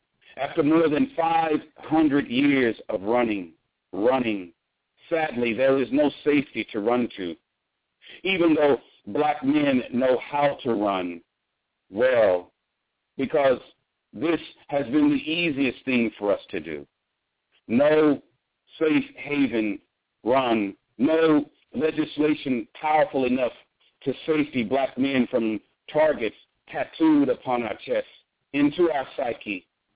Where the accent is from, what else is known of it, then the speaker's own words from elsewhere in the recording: Shreveport, Louisiana, United States; it has an undertone of blues because that's my background of growing up in Shreveport.